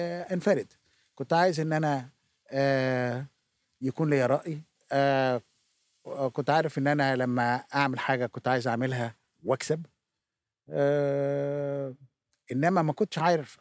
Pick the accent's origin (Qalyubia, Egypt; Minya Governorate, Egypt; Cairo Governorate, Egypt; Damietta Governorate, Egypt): Cairo Governorate, Egypt; Cairo; أنا اتولدت في القاهرة